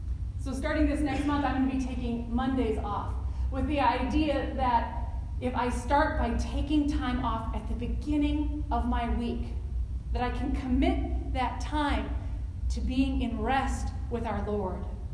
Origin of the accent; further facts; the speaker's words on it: United States; As a society, as an American society, we are so good at working really, really hard.